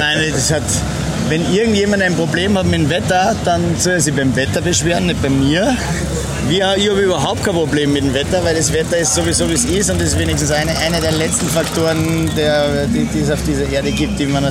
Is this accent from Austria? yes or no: yes; Austria; now in Munich, Germany; Also ich habe eine Veranstaltungsagentur in München, sitze in München, bin eigentlich Österreicher.